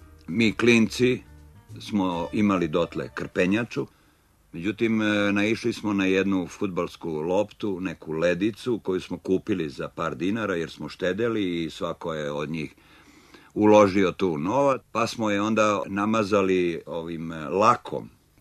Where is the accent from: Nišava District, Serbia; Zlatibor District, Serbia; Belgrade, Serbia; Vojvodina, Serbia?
Belgrade, Serbia; Zemun; Ja sam kao dečak iz Zemunovog grada dolazio na igralište Viteza i posmatrao te fudbalere.